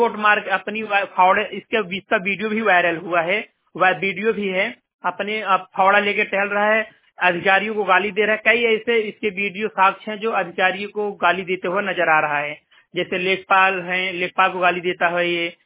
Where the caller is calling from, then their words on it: Kanaura, India; मैं कनौरा ग्राम सभा से बात कर रहा हूँ। मेरे गांव का नाम है कनौरा बोरे खुशहाली।